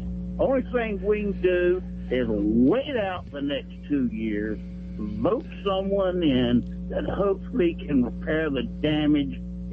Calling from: Kansas City, United States; Caller from Kansas City.

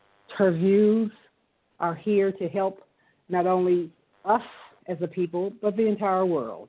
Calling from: Atlanta, Georgia, United States; I'm calling from Atlanta.

